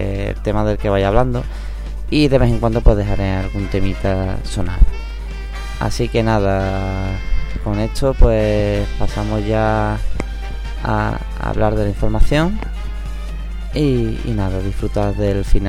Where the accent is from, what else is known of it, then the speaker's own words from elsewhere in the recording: Andalusia, Spain; no concretamente de Andalucía, de mi tierra, sino de nuestros vecinos los extremeños